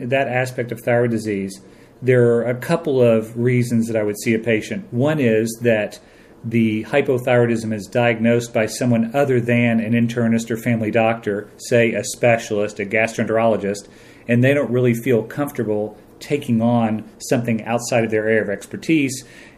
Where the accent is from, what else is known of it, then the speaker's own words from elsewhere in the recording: Fort Worth, Texas, United States; Well, I grew up in Fort Worth, Texas, and I went to college at the University of Texas.